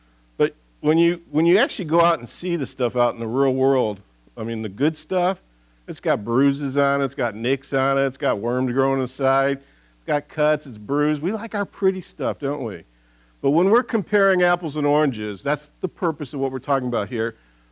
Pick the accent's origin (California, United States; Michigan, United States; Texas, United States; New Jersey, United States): Michigan, United States; I grew up in Michigan where there's a lot of apples.